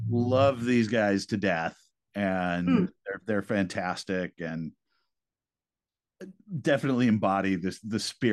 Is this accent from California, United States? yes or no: yes; California, United States; I grew up in the Bay Area, and San Francisco is one of my favorite cities in the whole world.